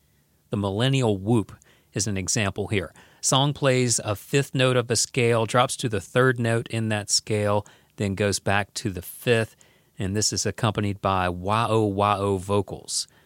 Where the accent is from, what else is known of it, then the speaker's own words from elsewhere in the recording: the South, United States; accent: Southern; So at an early age, I don't know if I was even conscious of it, but I downplayed my Southern accent.